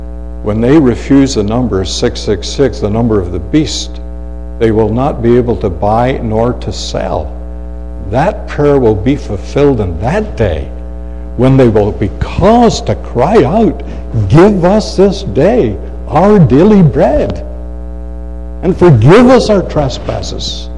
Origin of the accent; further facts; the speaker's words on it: Ireland; as a young lad growing up in Ireland. My father used to send us to different churches.